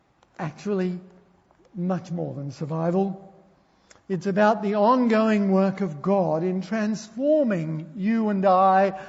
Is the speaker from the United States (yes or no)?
no; Scotland, United Kingdom; I am Scottish, so I try to be reliable.